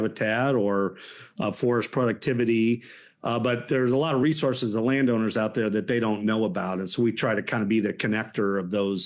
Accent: Illinois, United States; So I grew up in Central Illinois.

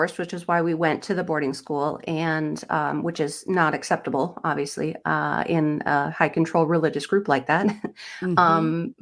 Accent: Tomah, Wisconsin, United States; A little central-ish Wisconsin. Okay. I grew up in the Tomah, Sparta area.

